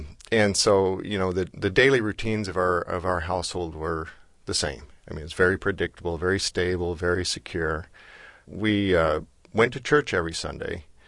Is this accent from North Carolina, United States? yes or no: no; Bloomington, Indiana, United States; Yeah, I was raised in Bloomington, Indiana, and second to the youngest of seven kids in our family